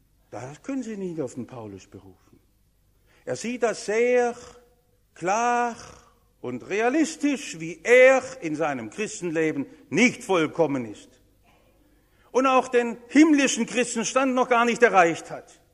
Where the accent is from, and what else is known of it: Stuttgart, Baden-Württemberg, Germany